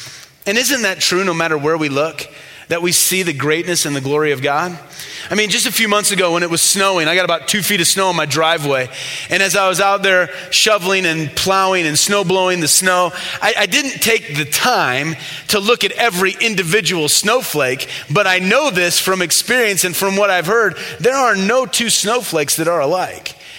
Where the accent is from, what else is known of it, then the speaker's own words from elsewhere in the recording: Midwest, United States; But I'm from the Midwest.